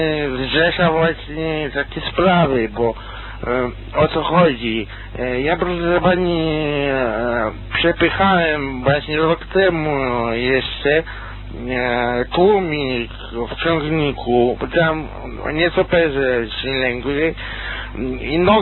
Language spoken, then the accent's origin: Polish; Mińsk Mazowiecki, Masovian Voivodeship, Poland; Właśnie jestem kuternogą z Mińska Mazowieckiego